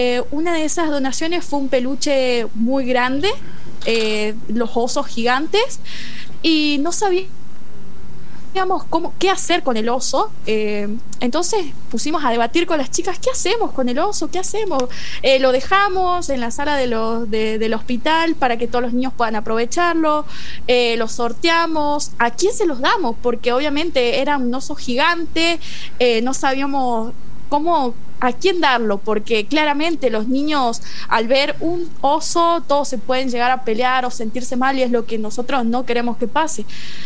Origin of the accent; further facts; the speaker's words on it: Tucumán, Argentina; Estoy actualmente en quinto año. Soy de Tucumán.